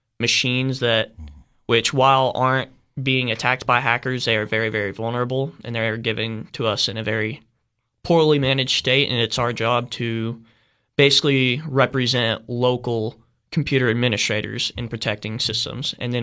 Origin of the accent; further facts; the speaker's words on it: Cookeville, Tennessee, United States; I grew up here in Cookeville, Tennessee, my whole life, raised by my mother.